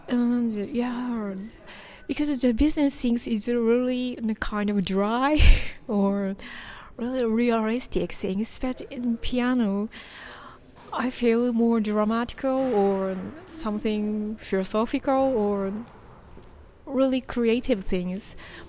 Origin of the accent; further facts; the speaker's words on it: Japan; English is a second language; I'm from Japan.